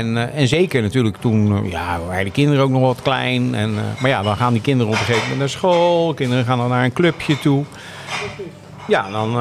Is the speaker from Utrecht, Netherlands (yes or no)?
yes; Maarssen, Utrecht, Netherlands; born there; mijn zeg maar, familie komt uit het Rotterdamse. Waar ik overigens niet ben geboren. Ik ben zelf geboren in Maarsen.